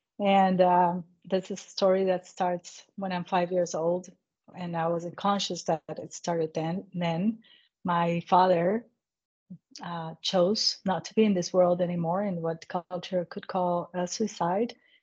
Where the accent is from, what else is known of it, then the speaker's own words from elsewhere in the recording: Colombia; I am from Colombia and I was living there